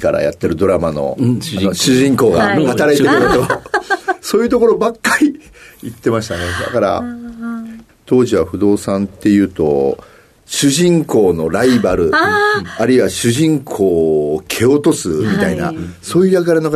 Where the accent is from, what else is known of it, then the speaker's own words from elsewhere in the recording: Hachioji, Tokyo, Japan; 東京都の八王子市になります。